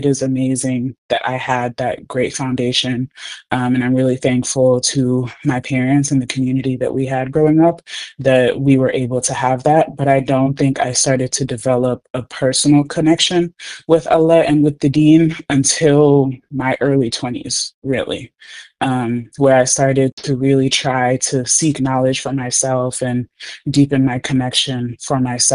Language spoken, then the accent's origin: English; Michigan, United States; also born or lived in Gambia; I grew up in Michigan. So I was born in Gambia, West Africa. And then I came to America when I was like 2.5, 3 years old.